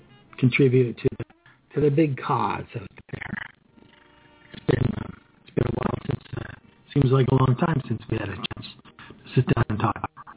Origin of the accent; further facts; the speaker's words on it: Canada; Don't be bothered complaining here. We're Canadian.